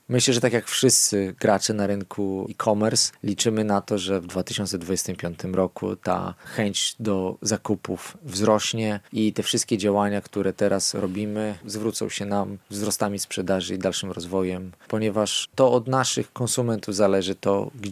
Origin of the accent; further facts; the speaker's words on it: Białystok, Podlaskie Voivodeship, Poland; Ja jestem rodowitym białostoczaninem. Moja żona jest również spod Białegostoku, tak więc całe życie spędziliśmy tutaj.